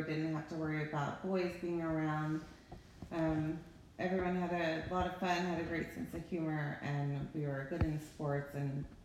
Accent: Lafayette Hill, Pennsylvania, United States; I grew up outside of Philadelphia in Lafayette Hill, Pennsylvania. My childhood was amazing.

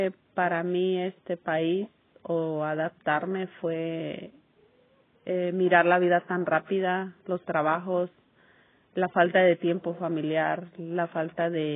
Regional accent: Mexico; born there; Yo nací en el país México, en un rancho muy pequeño, pero a la misma vez muy bonito

